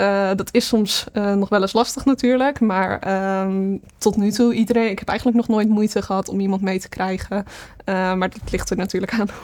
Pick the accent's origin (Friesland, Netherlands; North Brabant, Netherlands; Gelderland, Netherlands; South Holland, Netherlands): Friesland, Netherlands; moved away as an adult; now in Utrecht, Netherlands; Ik kom zelf uit Friesland. Dus ik heb eerst daar 5 jaar gewerkt.